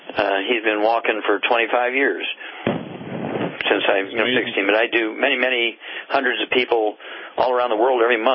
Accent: Missouri, United States; And Chuck, let's go to Missouri, my home state.

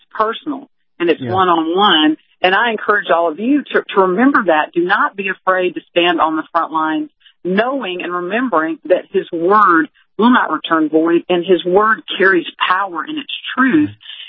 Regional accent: Deep South, United States; Like when I grew up in the Deep South, if you weren't a Christian, you sure didn't tell anybody about it.

